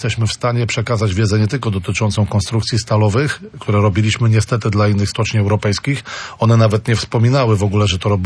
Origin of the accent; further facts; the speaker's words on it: Gdynia, Pomeranian Voivodeship, Poland; miasto Gdynia, cudowne miasto Gdynia, moje rodzinne miasto